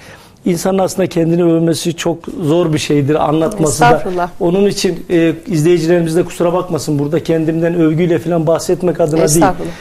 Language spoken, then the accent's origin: Turkish; Ankara, Turkey; Annem Erzurum, babam Yozgatlıdır benim. Doğma büyüme Ankaralıyım ama aile yapımız, kökümüz, geçmişimiz böyle milliyetçi ve ülkücü camiaya yakın.